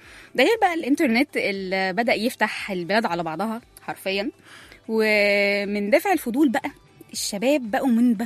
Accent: Egypt; بس السؤال هنا, ازاي نقدر كمصريين نعمل نفس النوع من التركات دي؟

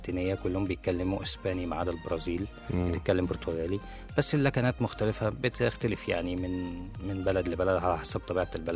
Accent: Egypt; وإحنا معظم السياحة عندنا في مصر من البلدان دي

